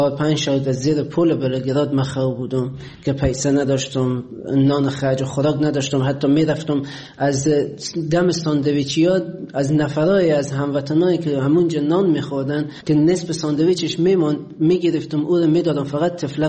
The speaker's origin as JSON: {"language": "Persian", "country": "Afghanistan", "moved": "as an adult", "said": "حدود 3.5-4 سال میشه از افغانستان اومدم بیرون."}